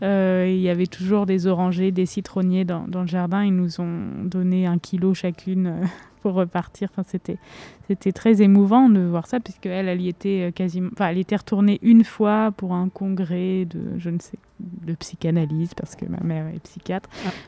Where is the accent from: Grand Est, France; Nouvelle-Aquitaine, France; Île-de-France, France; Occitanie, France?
Grand Est, France; Nancy; born there; moi, je suis née à Nancy